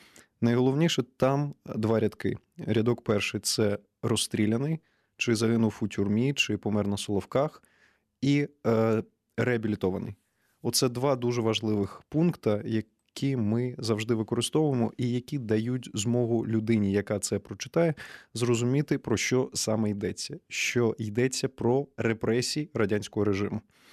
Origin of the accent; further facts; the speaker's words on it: Odesa, Odesa Oblast, Ukraine; я одесит сам